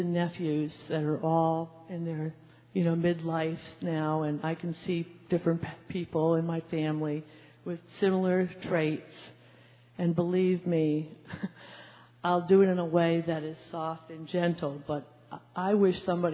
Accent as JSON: {"language": "English", "region": "Colorado", "country": "United States", "said": "from Colorado."}